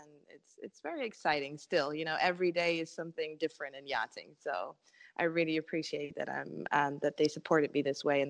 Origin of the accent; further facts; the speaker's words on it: Bremen, Germany; born there; English is a second language; I was actually born in Bremen, which is a city well known for the yachting industry due to its outstanding shipyards, really. As much as I love my origin